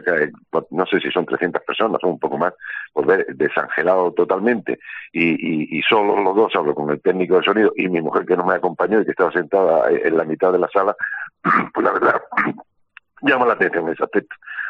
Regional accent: Granada, Andalusia, Spain; Yo siempre lo he dicho que yo soy un enamorado de mi tierra. Yo digo que estoy muy bien casado con mi mujer, a la que quiero desde siempre, llevo ya 41 años, pero tengo un amante que es Granada

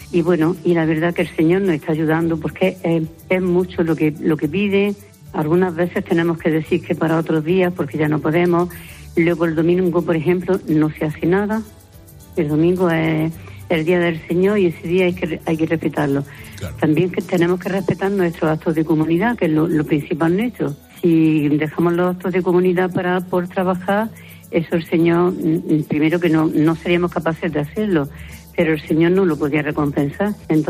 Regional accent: Spain; las dos que somos españolas

